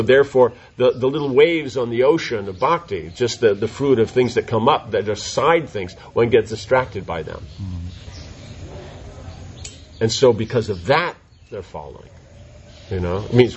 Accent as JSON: {"language": "English", "country": "India", "said": "We're from here. We're from India. We're realistic."}